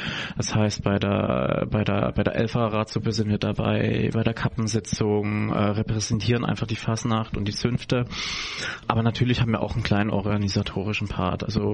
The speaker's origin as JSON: {"language": "German", "town": "Bondorf", "region": "Baden-Württemberg", "country": "Germany", "said": "ich komme ja ursprünglich aus Bondorf im Schwarzwald, also noch tiefer in die alemannische Fasnet."}